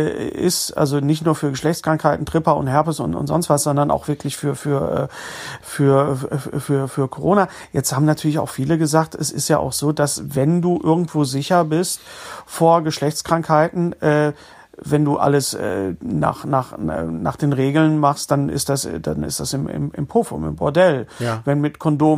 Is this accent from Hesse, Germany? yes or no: no; Bochum, North Rhine-Westphalia, Germany; in dem Viertel, wo ich aufgewachsen bin, in Bochum-Leer, da wo das Opelwerk war, wo mein Vater gearbeitet hat, 25 Jahre